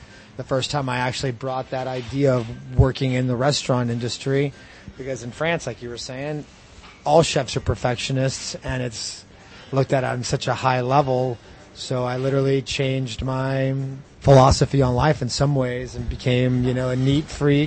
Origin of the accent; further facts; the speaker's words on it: Cuernavaca, Morelos, Mexico; also born or lived in Mexico City; I was born in Mexico City and grew up an hour and a half south of Mexico City in a city called Cuernavaca.